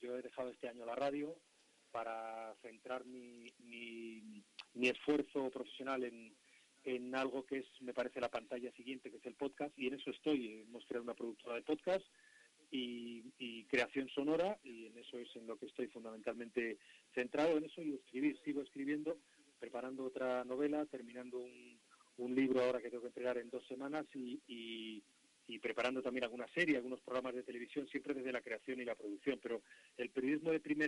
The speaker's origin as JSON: {"language": "Spanish", "region": "Asturias", "country": "Spain", "said": "es mi tierra, es la tierra de mi gente, es un territorio al que estoy vinculado afectivamente y en el que descanso cuando puedo y en el que quiero terminar descansando."}